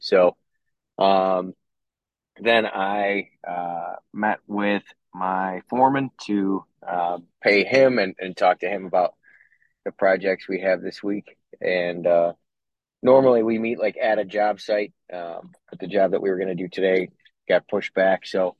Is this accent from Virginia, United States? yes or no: no; Cleveland, Ohio, United States; born there; And I was born in a city, I guess it's probably I was born in Cleveland.